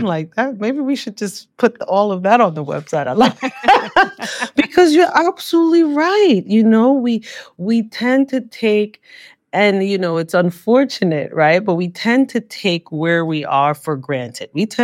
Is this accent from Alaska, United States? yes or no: no; New York, United States; And I do think that growing up as a New Yorker, I just wasn't familiar.